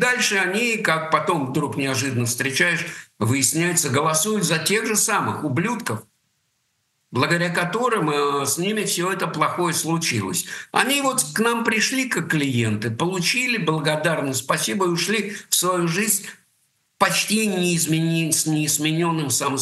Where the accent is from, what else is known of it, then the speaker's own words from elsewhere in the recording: Russia; now in Berlin, Germany; Ну, потому что я русский, я россиянин, я люблю свою страну, и при первой же возможности я туда вернусь. И Россия моя страна, я не собираюсь от нее отказываться.